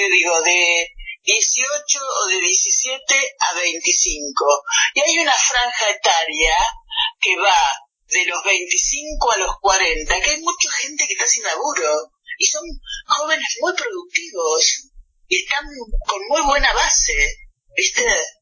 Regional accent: Salto, Buenos Aires Province, Argentina; born or raised there; now in La Plata, Argentina

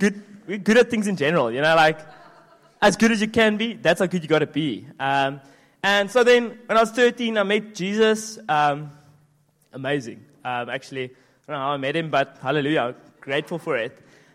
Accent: George, Western Cape, South Africa; I come from George. It's in the Western Cape, which is it's the hood, guys.

